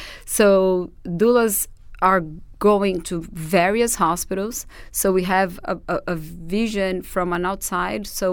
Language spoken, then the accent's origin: English; Portugal; accent: Portuguese; English is a second language; not necessarily because they fell in love with my Portuguese accent.